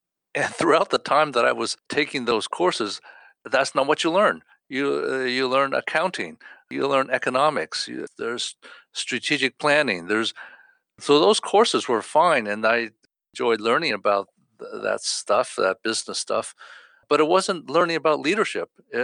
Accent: East Coast, United States; So I'm from the East Coast, where the Asian population is certainly less than on the West Coast.

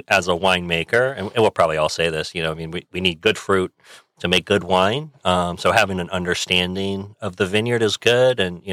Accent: Virginia, United States; also born or lived in Connecticut; I grew up in Virginia, and I was born in Connecticut, moved down to Virginia.

